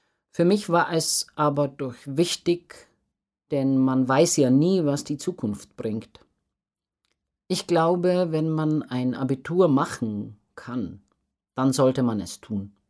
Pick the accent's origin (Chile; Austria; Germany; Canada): Canada; Montreal, Quebec; wenn man den Leuten sagt, ich komme aus Montreal und man hat ein gutes Video von seiner Nummer, reicht das oft schon.